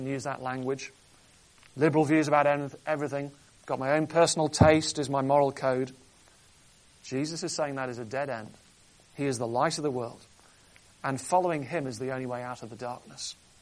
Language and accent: English; North West England, United Kingdom; born there; I was born on the Wirral Peninsula. This is up in northwest of England, other side of the Mersey from Liverpool.